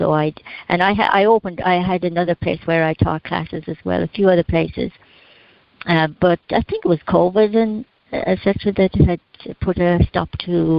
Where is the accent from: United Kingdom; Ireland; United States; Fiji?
Ireland; I grew up in Ireland, and it was vegetables, potatoes, and meat.